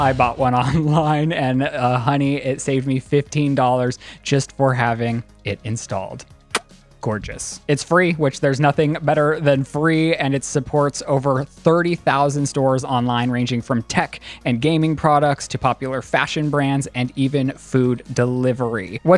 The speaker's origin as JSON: {"language": "English", "region": "Colorado", "country": "United States", "accent": "Colorado", "said": "If I'm have my Colorado accent that people drag me for all of the time, it's like I can't move to Alabama and have my Colorado accent"}